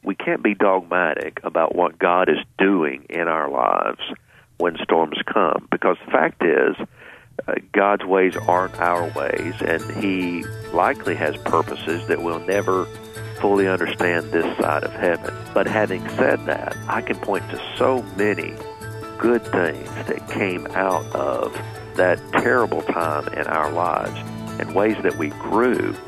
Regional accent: Berea, Kentucky, United States; Yeah, you know, Berea is close to Lake Cumberland, and we spent a lot of time there.

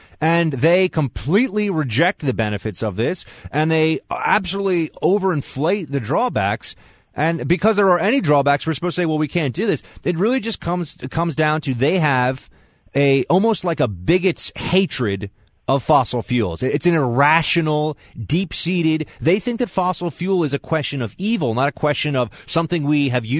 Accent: Manhattan, New York, United States; In my hometown here in Manhattan, I have friends.

